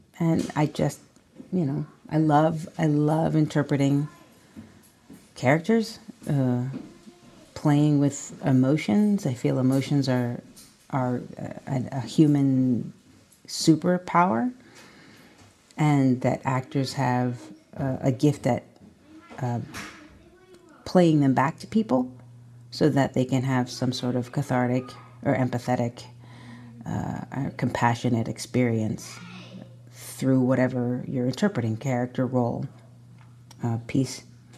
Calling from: Glens Bay, New York, United States; I'm signing in from Glens Bay, New York, upstate, 2 hours out of the city, because we've escaped to this little Nell in the woods.

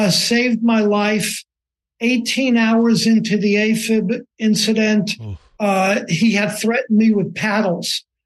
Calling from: Westchester, New York, United States; Westchester, New York.

